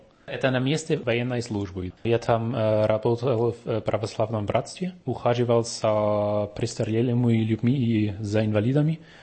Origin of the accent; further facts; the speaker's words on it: Germany; Russian is a second language; я все равно по менталитету, по образу жизни... Да, я немец.